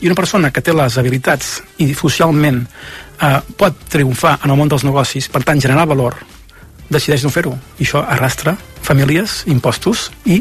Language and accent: Catalan; Catalonia, Spain; socialment, fixeu-vos, com som els catalans